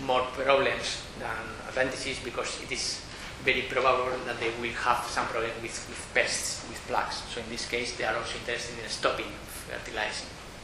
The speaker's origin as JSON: {"language": "English", "country": "Spain", "said": "And you know, I'm from Spain"}